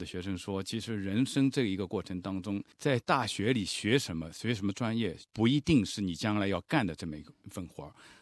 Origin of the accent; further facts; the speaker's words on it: Shanghai, China; 我是来自中国的上海，对。当时在上海中学毕业以后都是技校，也是学工科的。